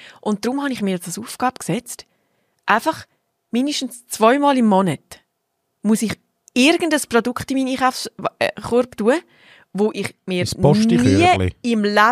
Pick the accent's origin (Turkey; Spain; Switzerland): Switzerland; Und bei uns in der Schweiz musst du den Quark zuerst, musst du den eine Nacht im Kühlschrank hinten abtropfen lassen